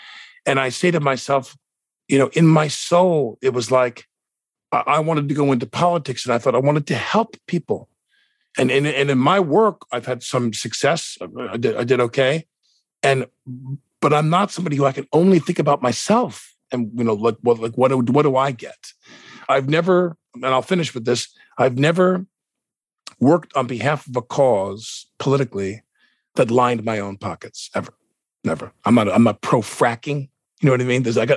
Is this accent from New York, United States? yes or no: yes; Massapequa, New York, United States; I'm a kid from Massapequa. I had nothing.